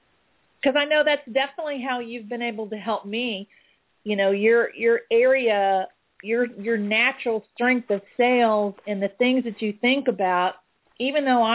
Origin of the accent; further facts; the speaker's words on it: Texas, United States; I'm from Texas. We have this thing called an electrocuted cattle prod down here